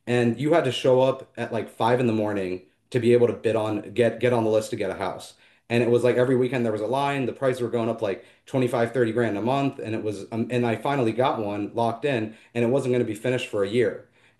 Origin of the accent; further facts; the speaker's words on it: Philadelphia, Pennsylvania, United States; I was born and raised in and around the Philadelphia area